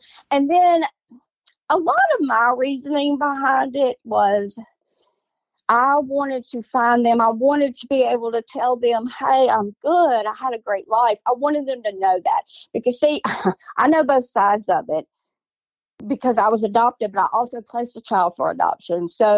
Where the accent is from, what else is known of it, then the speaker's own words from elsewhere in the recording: Mobile, Alabama, United States; now in Saraland, United States; I'm from Mobile. I live in Sarah Land now, Alabama.